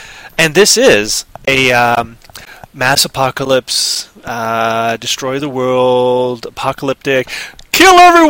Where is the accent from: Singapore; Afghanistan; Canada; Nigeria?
Canada; Toronto, Ontario; filmed in Toronto, my hometown.